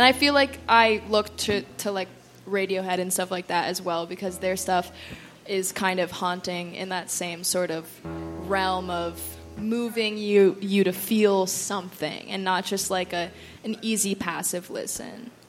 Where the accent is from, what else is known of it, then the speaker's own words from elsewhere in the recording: Virginia, United States; I'm from Virginia, so the tar gets like really hot